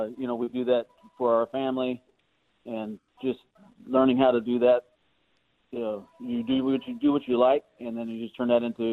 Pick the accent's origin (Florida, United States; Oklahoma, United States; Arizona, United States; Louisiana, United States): Arizona, United States; Yuma; born there; My dad moved here in the early 60s, and I was born here in Yuma. So we've been here for a long time.